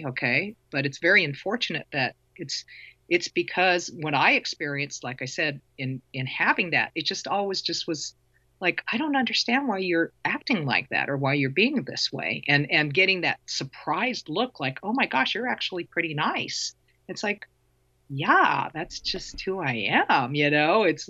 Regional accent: Philippines; especially being Filipino, you know, food is love, man

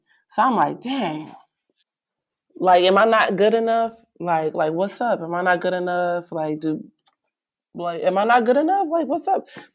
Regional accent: Los Angeles, California, United States; I'm coming from South Central LA, public school, not all that great.

